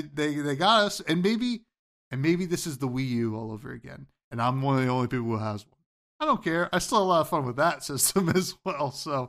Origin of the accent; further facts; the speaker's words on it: United States; I came over to them, I was like, I'm American, so sorry for me.